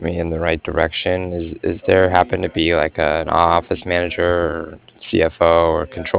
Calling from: Cardiff, Wales, United Kingdom; I'm calling from Cardiff

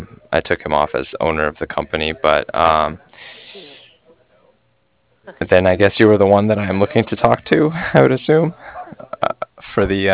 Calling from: Cardiff, Wales, United Kingdom; I was calling from Cardiff

